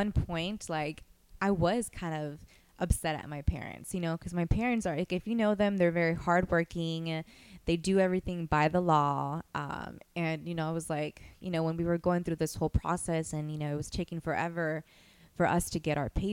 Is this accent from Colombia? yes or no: yes; Cali, Valle del Cauca, Colombia; I grew up in Cali, Colombia. Both my parents are Colombian. The majority of my family still lives in Colombia.